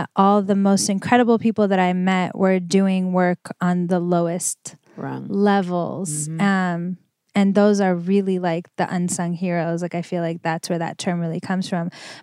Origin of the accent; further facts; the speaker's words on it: Iran; I'm from Iran. Mm-hmm. My family's from Iran.